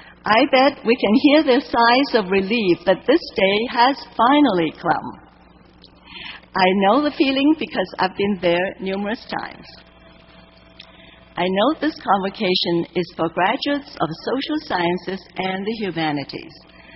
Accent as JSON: {"language": "English", "country": "Hong Kong", "tie": "born or raised there", "said": "I learned from my family while growing up in Hong Kong that recognition of success is measured by one's contributions to society."}